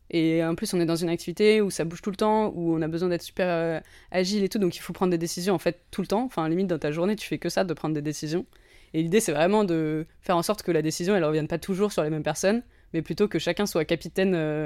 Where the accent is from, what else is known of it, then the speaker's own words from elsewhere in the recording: Normandy, France; Moi, je suis normande, donc c'est ma réponse préférée.